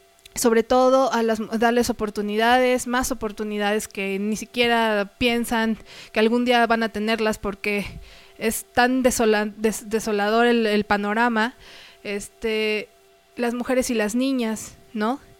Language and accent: Spanish; Mexico; que a los gringos les decimos a los estadounidenses. En México les decimos así.